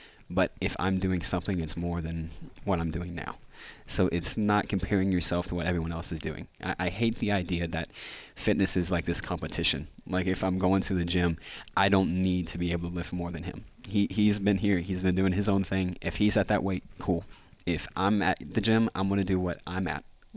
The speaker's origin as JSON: {"language": "English", "region": "West Virginia", "country": "United States", "said": "Like, honestly, I'm a redneck from West Virginia."}